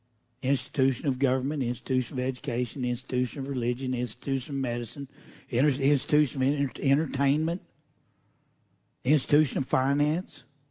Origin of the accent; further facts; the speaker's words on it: Oklahoma, United States; I grew up in Oklahoma, so I think I went to a Jenner's meeting one time